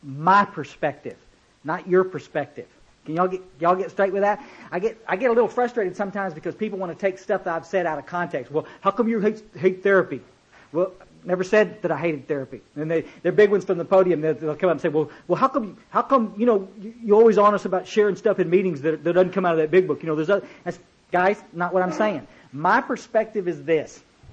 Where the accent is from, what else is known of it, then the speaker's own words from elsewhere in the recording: Kerrville, Texas, United States; I grew up in Kerrville, Texas, and there was a little road called Goat Creek Road.